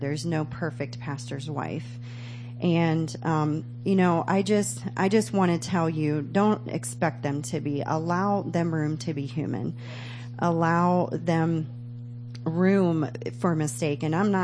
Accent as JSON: {"language": "English", "town": "Dover", "region": "Ohio", "country": "United States", "said": "from Dover, Ohio."}